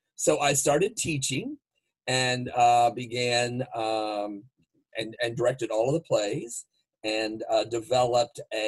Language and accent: English; Louisville, Kentucky, United States; I'm from Kentucky and attended college in Marion, Indiana at Indiana Wesleyan University. And at the end of my 4-year undergrad degree, I decided that to teach back in my home high school in Louisville.